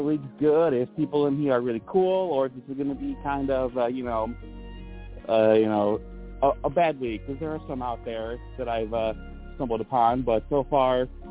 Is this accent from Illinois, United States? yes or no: yes; Illinois, United States; No, I've always been in Illinois, but I definitely do plan on leaving here. Plans probably either move to Florida.